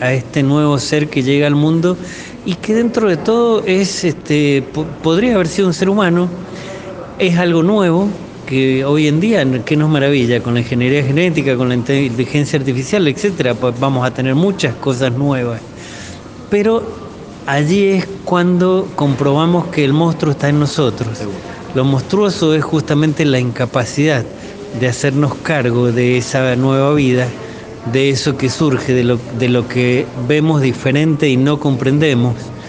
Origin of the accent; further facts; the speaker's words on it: Mendoza, Argentina; also born or lived in Italy; pero yo soy mendocino y siempre voy a ser mendocino y nunca, por ejemplo, nunca se me ocurrió irme a vivir a Buenos Aires.